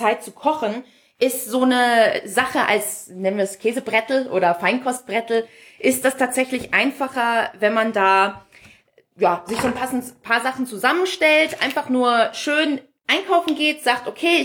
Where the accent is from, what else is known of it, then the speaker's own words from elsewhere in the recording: Munich, Bavaria, Germany; ich bin Münchnerin. Wir wohnen jetzt schon eine sehr, sehr lange Zeit hier, deswegen definiere ich mich auch als Münchner.